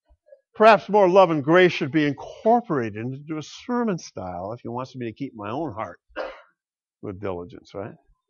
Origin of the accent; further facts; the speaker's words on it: Grand Rapids, Michigan, United States; Early in my Christian life, I almost joined a church in my hometown of Grand Rapids